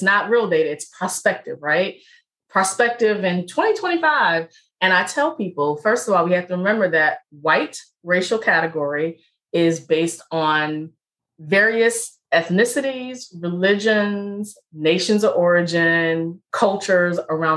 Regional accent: Richmond, Virginia, United States; So of course I'm from Richmond, Virginia.

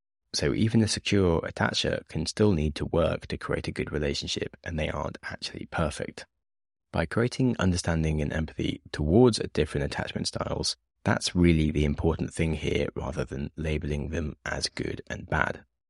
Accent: United Kingdom; but since the Brexit referendum, as a British person, I have become more insecure about dating European partners

